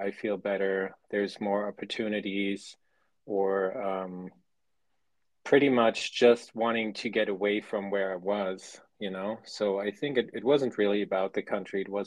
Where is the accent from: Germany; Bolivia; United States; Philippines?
Germany; English is a second language; Let's just say when I was growing up and when I was leaving high school, I was really keen on leaving Germany.